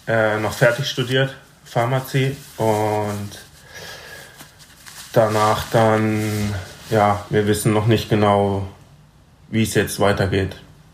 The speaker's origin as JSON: {"language": "German", "town": "Breisach", "region": "Baden-Württemberg", "country": "Germany", "tie": "born or raised there", "also_born_or_lived": "Freiburg", "said": "Ich bin hier geboren und in Breisach aufgewachsen."}